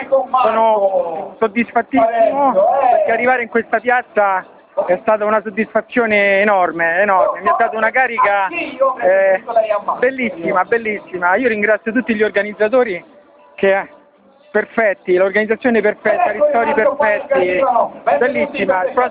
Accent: Rome, Lazio, Italy; vengo da Roma

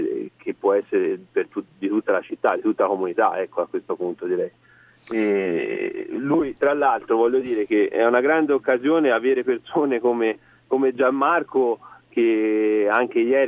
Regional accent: Siena, Tuscany, Italy; te lo dico da senese

